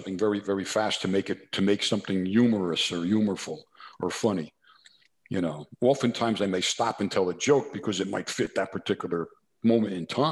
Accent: New Jersey, United States; accent: New Jersey; try to, change my New Jersey accent and all these things.

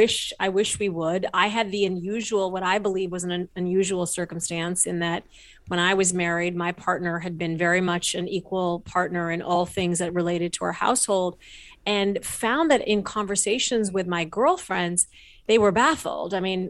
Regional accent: Kalamazoo, Michigan, United States; born there; I was born in Kalamazoo, Michigan.

